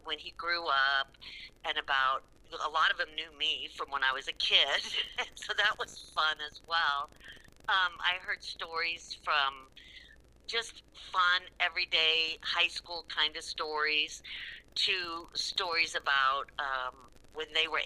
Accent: Indianola, Iowa, United States; I'm from Indianola. I grew up and played golf at Indianola Country Club.

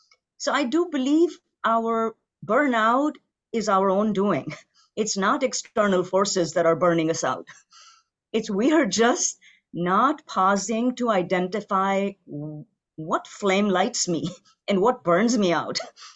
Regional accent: Pakistan; so I grew up in Pakistan. It's a different, the haves and the have-nots, the perspectives are so different.

